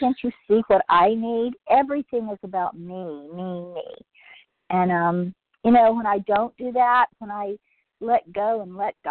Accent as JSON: {"language": "English", "region": "California", "country": "United States", "said": "from Southern California"}